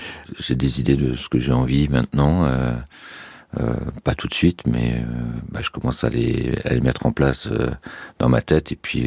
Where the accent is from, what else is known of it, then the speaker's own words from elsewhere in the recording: Brittany, France; Je suis breton.